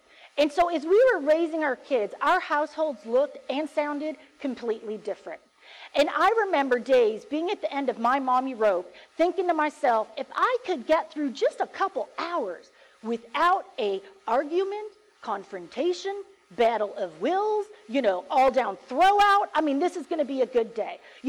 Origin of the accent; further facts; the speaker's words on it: United States; Is it because I'm an American? I mean, we live in a, you know, Western civilized society, and that's just how we roll in America.